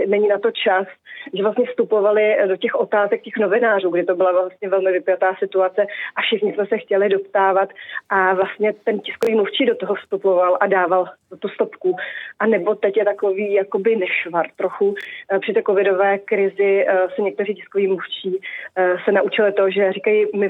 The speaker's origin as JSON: {"language": "Czech", "region": "Prague", "country": "Czechia", "said": "já jsem byla z Prahy a nebyla jsem z Hamburku"}